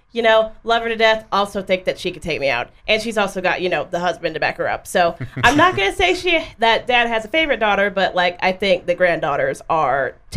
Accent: Texas, United States; I like to say coyotes just because I'm from West Texas.

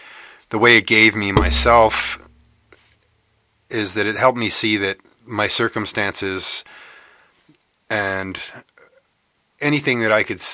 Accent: New York, United States; I'm from New York State, yeah, originally.

